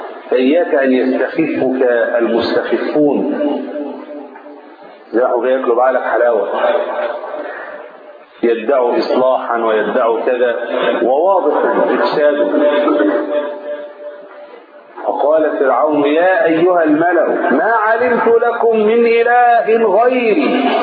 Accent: Egypt; شوفوا مصانع الطوب عندنا في مصر من زمان

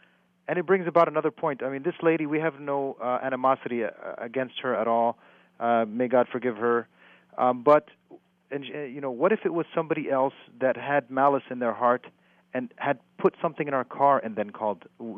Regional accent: United States; it hurts a lot because we are American.

